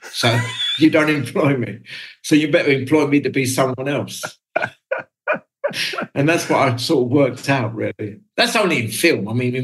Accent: London, United Kingdom; all I could get was Prime Monthly or The Bill because I come from the East End.

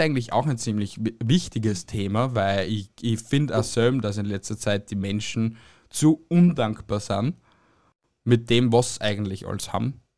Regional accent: Austria; Und ich verstehe halt einfach bei uns in Österreich oder generell in europäischen Ländern nicht, wie weit wir das so bringen können.

